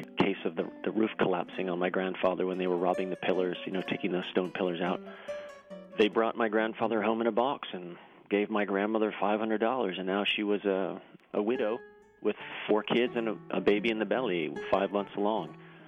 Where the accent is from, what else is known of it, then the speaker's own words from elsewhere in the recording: Dallas, Pennsylvania, United States; also born or lived in Wilkes-Barre / Plains; And so I grew up in Dallas, Pennsylvania, or more properly, as one of my friends from high school would say, in Fernbrook. So I was raised in Fernbrook and was there for 18 yea